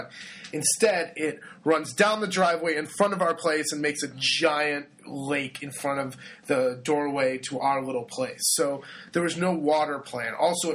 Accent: California, United States; Well, here's the problem, too. I grew up in California.

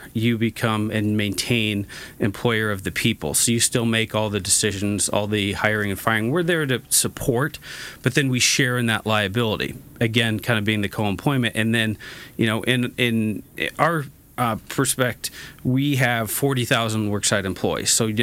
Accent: California, United States; born and raised in Orange County. I've been out here my whole life

